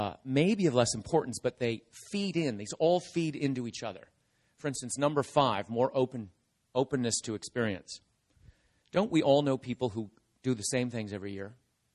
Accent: Canada; I have friends I grew up with in Canada, and I'll talk more about them later.

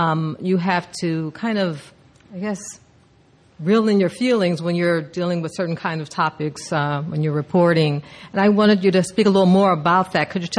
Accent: Oakland, California, United States; I'm from Oakland, California.

